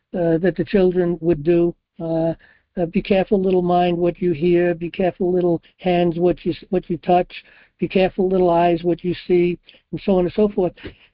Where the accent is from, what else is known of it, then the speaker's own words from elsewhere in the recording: New York City, New York, United States; I come from New York City